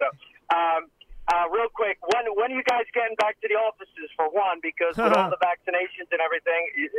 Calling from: Tampa, Florida, United States

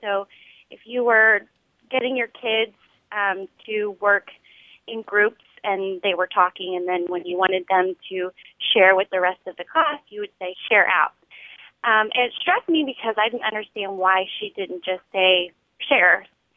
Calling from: Dallas, Texas, United States; I'm calling from Dallas, Texas.

